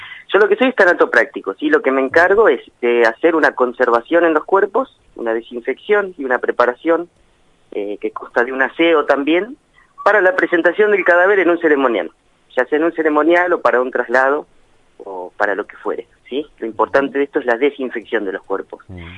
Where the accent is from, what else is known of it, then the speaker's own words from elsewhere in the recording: Adolfo González Chaves, Buenos Aires Province, Argentina; now in Necochea, Argentina; Les habla … desde la ciudad de Necochea en este momento, pero soy de Adolfo González Chávez, un pueblito de 450 kilómetros al sur de Capital Federal.